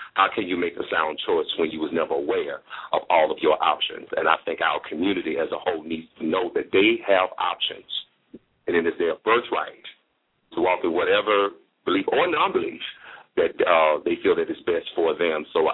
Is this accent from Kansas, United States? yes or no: no; Atlanta, Georgia, United States; Being born and raised in Atlanta